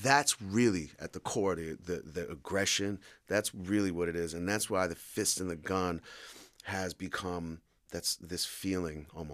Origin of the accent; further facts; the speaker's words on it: New York, United States; And I grew up in New York with, you know, trains covered in graffiti.